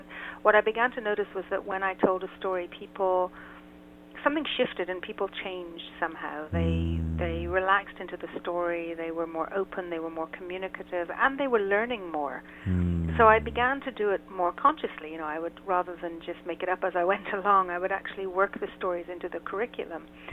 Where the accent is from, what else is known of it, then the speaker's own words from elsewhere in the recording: Ireland; now in Israel; I'm based in Israel. Uh-huh. I'm originally from Ireland, so I'm quite an international, certainly an international sound.